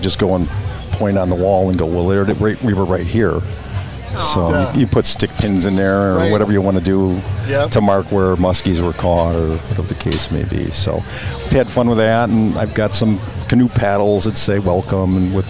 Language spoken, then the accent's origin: English; Cudahy, Wisconsin, United States; Originally from Cudahy, Wisconsin.